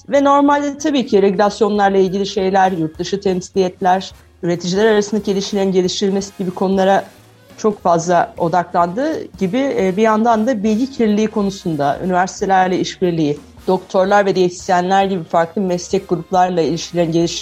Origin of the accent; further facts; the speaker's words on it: Ankara, Turkey; Ben Ankara doğma büyüme bir insanım.